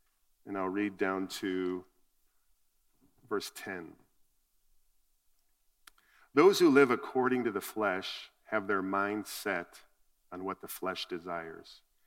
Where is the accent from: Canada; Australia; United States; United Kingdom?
United States; Colorado; Now, we're from Colorado, which is a very dog-friendly place. We're in the mountains.